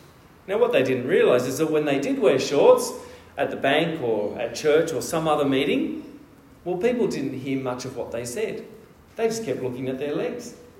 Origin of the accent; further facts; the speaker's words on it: Australia; that's what you do as an Australian